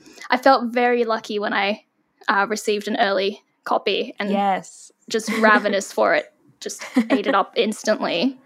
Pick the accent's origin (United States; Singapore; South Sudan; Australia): Australia; I'm an Australian author, artist, and overall geek